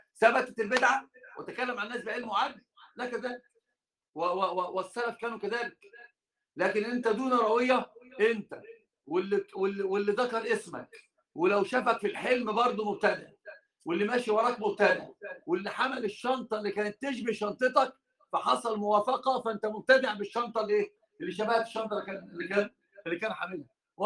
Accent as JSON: {"language": "Arabic", "region": "Upper Egypt", "country": "Egypt", "said": "واحنا معنا في الصعيد كلهم حته"}